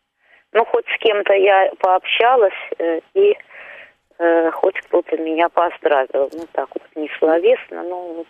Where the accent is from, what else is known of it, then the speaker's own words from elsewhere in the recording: Moscow, Russia; Я из Москвы.